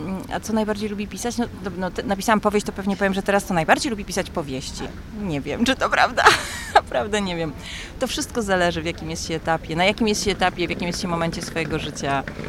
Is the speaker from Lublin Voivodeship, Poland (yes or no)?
no; Silesian Voivodeship, Poland; Proszę pamiętać, jestem ze Śląska.